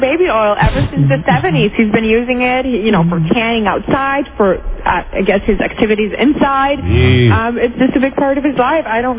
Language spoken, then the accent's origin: English; Canada; also born or lived in Poland; I'm Polish. I was born in Poland and I grew up in Canada.